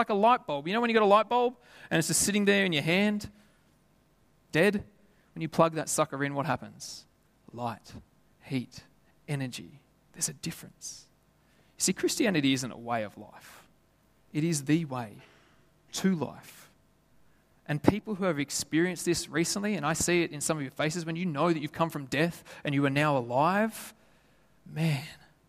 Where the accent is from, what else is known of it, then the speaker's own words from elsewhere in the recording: Lithgow, New South Wales, Australia; Lithgow, where my hometown's from, there was fires in my street.